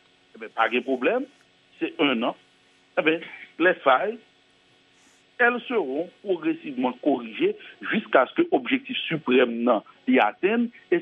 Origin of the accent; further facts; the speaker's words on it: Les Cayes, Sud, Haiti; Vous comprenez que en tant que vrai sudiste caïen